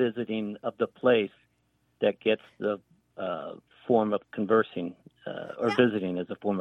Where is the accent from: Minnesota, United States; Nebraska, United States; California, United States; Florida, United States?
Florida, United States; Pensacola; I grew up in Pensacola, Florida, so it's a northwestern panhandle.